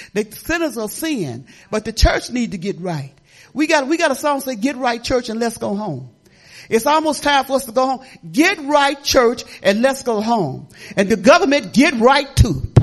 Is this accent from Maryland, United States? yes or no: no; Detroit, Michigan, United States; also born or lived in South; I've lived in the slums of Detroit. I was brought up in Detroit, Michigan, in the slums.